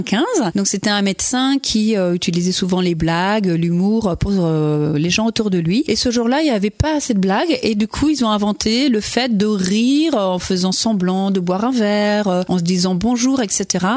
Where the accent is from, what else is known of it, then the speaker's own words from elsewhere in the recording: Saint-Léonard-des-Bois, Pays de la Loire, France; moi je suis originaire de Saint-Léonard-des-Bois